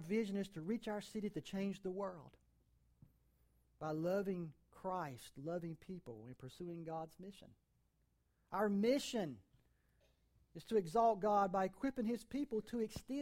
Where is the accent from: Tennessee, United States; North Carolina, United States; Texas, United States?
North Carolina, United States; I grew up in Eastern North Carolina.